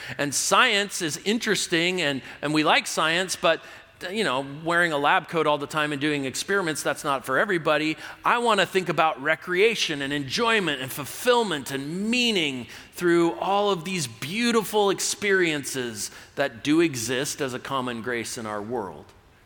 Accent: California, United States; Now listen, even though I'm from California, I am a full-blooded American

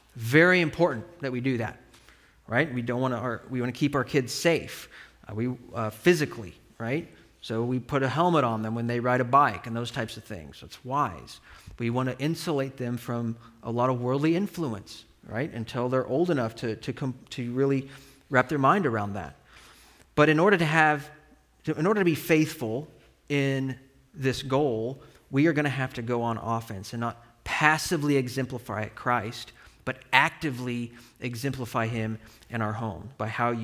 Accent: Denver, Colorado, United States; I grew up loving the Denver Broncos. I grew up in Denver, and I loved them too much, right?

